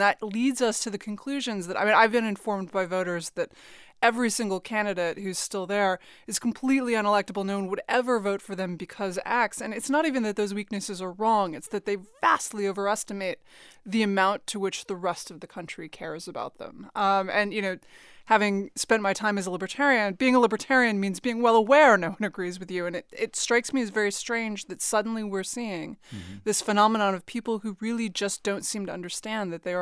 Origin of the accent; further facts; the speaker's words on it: Manhattan, New York, United States; You know, I grew up in Manhattan, and the funny thing about Manhattan was that you would get these Pauline Kael moments